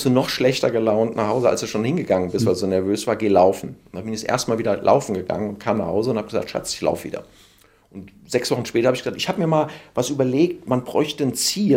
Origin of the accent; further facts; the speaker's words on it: Koblenz, Rhineland-Palatinate, Germany; now in Cologne, Germany; Ich komme aus Koblenz, wir hatten nichts.